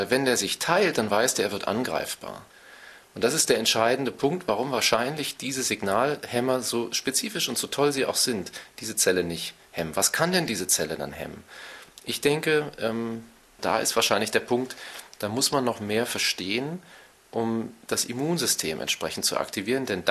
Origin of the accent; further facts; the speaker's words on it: West Berlin, Berlin, Germany; ich komme aus West-Berlin und ich bin zwar kein Blockadekind, aber damit ist man aufgewachsen.